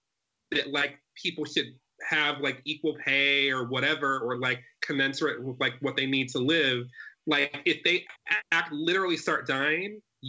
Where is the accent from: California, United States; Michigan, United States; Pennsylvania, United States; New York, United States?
Michigan, United States; Detroit; Detroit. I'm from Detroit.